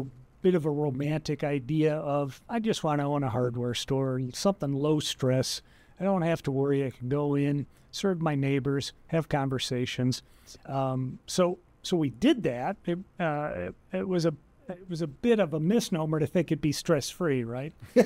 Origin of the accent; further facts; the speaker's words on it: Chicago, Illinois, United States; So I was born in Chicago. I'm the youngest of five. All my older siblings grew up, or at least lived in Chicago a lot longer than I did.